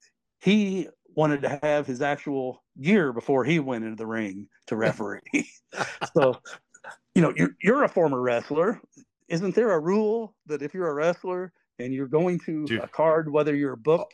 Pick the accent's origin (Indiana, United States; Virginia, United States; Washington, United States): Indiana, United States; Terre Haute; So this would have been the fall of 1972 in my hometown of Terre Haute.